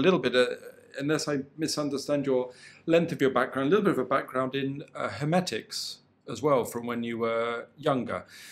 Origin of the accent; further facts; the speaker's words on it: Glastonbury, South West England, United Kingdom; I grew up near Glastonbury